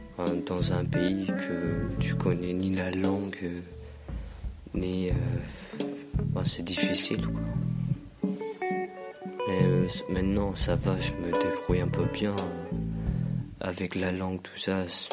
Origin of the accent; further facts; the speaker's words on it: Iran; now in Parthenay, France; j'habite à Parthenay. Je viens d'Iran, mais je suis afghan. Ils sont afghans, mes parents.